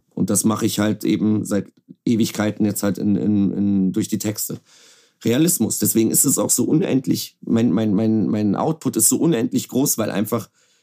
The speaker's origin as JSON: {"language": "German", "region": "Berlin", "country": "Germany", "said": "ich würde zum Beispiel auch nicht sagen, ich bin ein Bayer, weil ich bin ja ursprünglich aus Berlin und ich wurde von der Berliner Mutter erzogen. Deswegen, ich rede ja jetzt auch nicht bayerisch mit dir im Interview."}